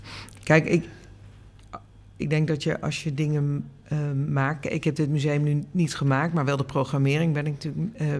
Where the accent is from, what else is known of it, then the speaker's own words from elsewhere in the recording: Limburg, Netherlands; born there; Ik ben zelf geboren in Limburg. Ons huis stond echt aan de rand van het bos.